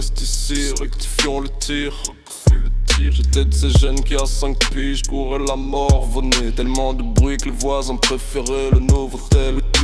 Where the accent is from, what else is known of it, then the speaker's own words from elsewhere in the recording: Paris, Île-de-France, France; Moi je viens de Paris hein, je viens de Paris. J'arrivais dans le 19 dans ma tête. J'avais 5 piges, j'en ai 23 mec tu vois.